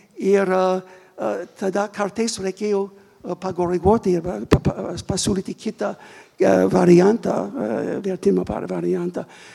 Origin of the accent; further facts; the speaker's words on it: United States; first language English; Lithuanian is a second language; aš nesu lietuvis, negaliu redaguoti, bet galiu puikiai suprasti ir angliškai, ir mano gimtoji kalba, esu kilęs iš Amerikos, ir galiu pakankamai suprasti lietuvių kalbą